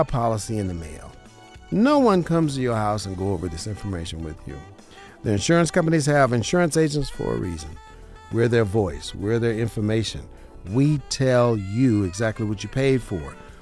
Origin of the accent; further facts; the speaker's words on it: Las Vegas, Nevada, United States; I was born and raised in Las Vegas.